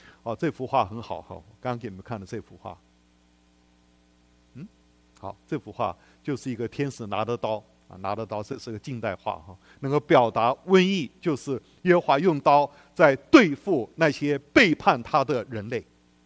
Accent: Yilan County, Taiwan; 我小时候在台湾长大，那时候台湾我们知道我们最害怕的是霍乱啊。

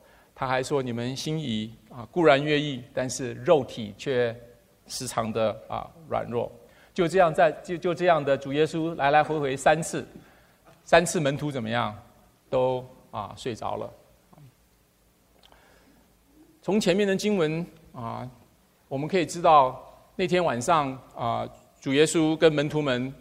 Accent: Taiwan; 所以我从台湾来的这个男丁在我们20岁前后，我们都要到部队去服役。

